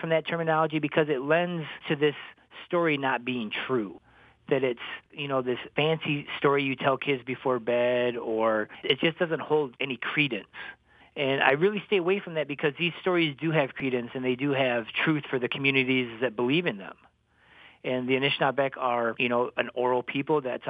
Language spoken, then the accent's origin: English; Cross Village, Michigan, United States; the story that was related to me as a child growing up in Cross Village.